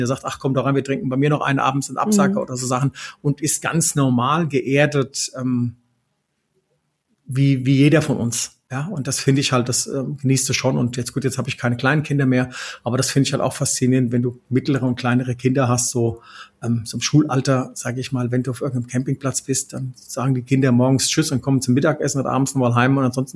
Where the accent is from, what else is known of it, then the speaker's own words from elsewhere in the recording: Rhine-Main, Germany; Ich komme aus dem Rhein-Main-Gebiet.